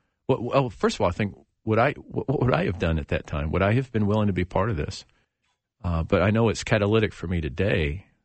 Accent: the South, United States; And as a man growing up in the South, with all the complexities that are part of the whole narrative there, it scares me at times.

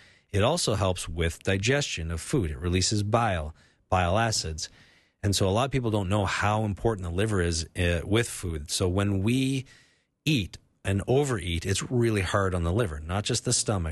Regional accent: Canada; I grew up with it in Canada.

